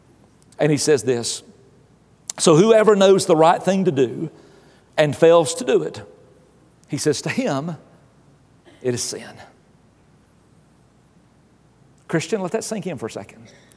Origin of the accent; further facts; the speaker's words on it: Appalachia, United States; Now, I grew up, again, you've heard me tell stories about growing up in Appalachia.